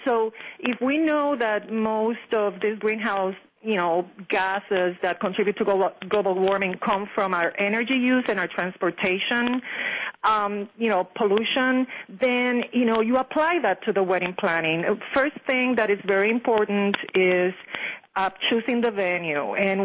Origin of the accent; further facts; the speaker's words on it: Puerto Rico; also born or lived in Los Angeles; I'm from Puerto Rico, so I had a small wedding in Puerto Rico for my relatives there, and then I had a big party for my friends in California when I used to live in L.A.